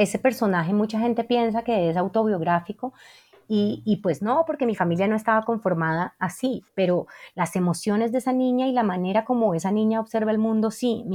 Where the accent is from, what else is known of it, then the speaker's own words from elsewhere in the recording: Cali, Valle del Cauca, Colombia; yo crecí en Cali, y Cali es una ciudad atravesada por un río con piedras que no ha sido canalizado